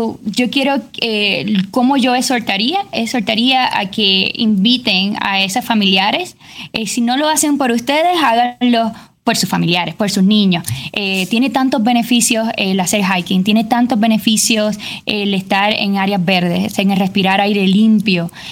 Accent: Puerto Rico; now in United States; que soy puertorriqueña, que soy latina y vivo en este país

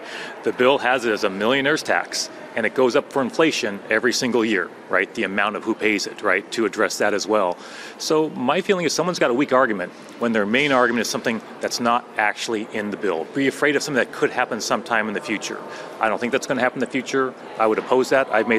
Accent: United States; As an American, I never thought I would see federal agents in masks jumping out of unmarked cars and grabbing people off our streets.

